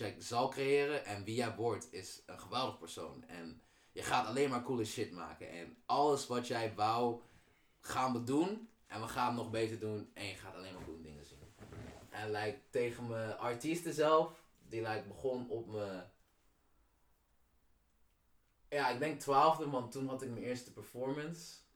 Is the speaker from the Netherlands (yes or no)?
yes; Soest, Utrecht, Netherlands; also born or lived in Amersfoort; de eerste 7 jaar van mijn leven was in Soest. Ik ben geboren in Amersfoort, maar ik was 7